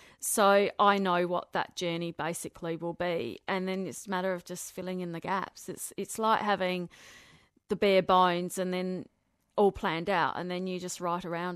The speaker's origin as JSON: {"language": "English", "region": "South Australia", "country": "Australia", "tie": "born or raised there", "also_born_or_lived": "Melbourne / Sydney", "lives_now": "Adelaide, Australia", "said": "I grew up on the Eyre Peninsula. I was the daughter of a farm family. I married a farmer when I was way too young, didn't work out. Ended up in Melbourne and then Sydney, did the corporate thing, came back to Adelaide."}